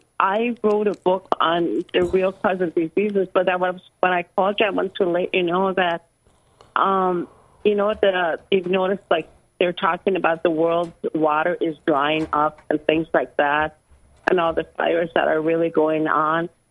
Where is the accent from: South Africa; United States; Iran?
Iran; I'm from Iran. I just wanted to let you know.